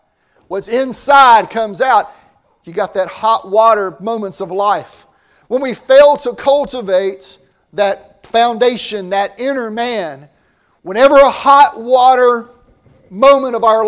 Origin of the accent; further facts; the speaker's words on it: the South, United States; I grew up in the South. I like sweet tea, cold tea.